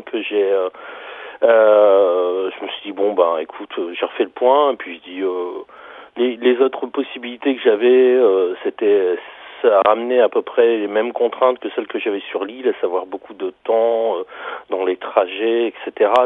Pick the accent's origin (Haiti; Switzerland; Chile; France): France; Avion, Hauts-de-France; Moi, je suis originaire d'Avion.